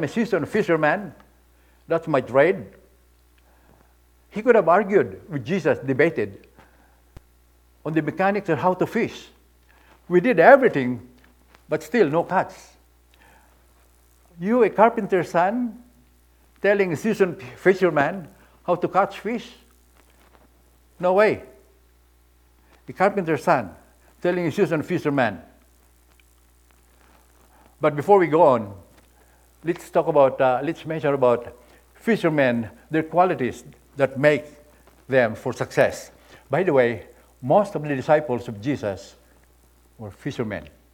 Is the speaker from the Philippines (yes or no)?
yes; Philippines; English is a second language; When I was a young boy, I grew up in the Philippines. We live in a shoreline, by the shoreline, where there are lots of fishermen.